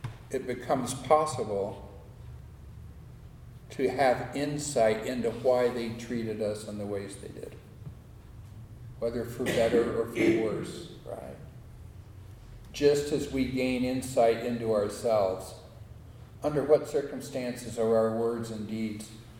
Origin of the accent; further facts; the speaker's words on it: Los Angeles, California, United States; born there; I was born in Los Angeles, California, early in 1946, right after my dad got back from fighting in the South Pacific.